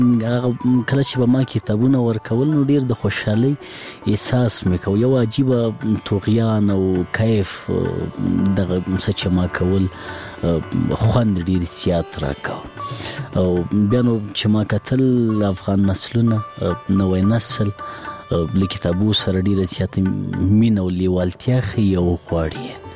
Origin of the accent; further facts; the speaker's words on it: Laghman, Afghanistan; زه په لغمان کې پیدا سویم، په لغمان کې رالوی سویم، خوانسیم په لغمان کې لوسته